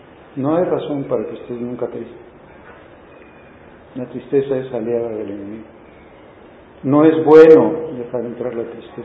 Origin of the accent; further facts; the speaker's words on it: Mexico; a lo mejor puedo envidiar no ser ciudadano americano en este momento, ¿sí? soy ciudadano mexicano, ¿sí?